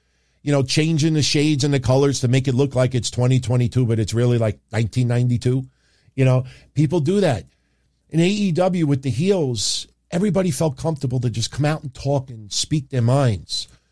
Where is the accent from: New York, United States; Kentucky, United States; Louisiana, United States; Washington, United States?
New York, United States; hanging out with Philly, hardcore Philly guys, and being a New Yorker, going to the ECW arena